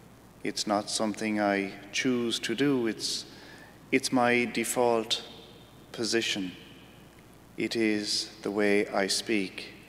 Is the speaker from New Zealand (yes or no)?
no; Ireland; accent: Irish; They tell me I'm from Ireland because of my accent, which in an amazing way is something that I didn't choose. I was born into a particular country